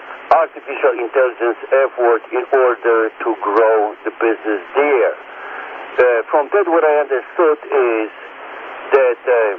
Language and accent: English; United States; We are Americans. I'm American. I feel American. I'm thankful to this country that I'm in here.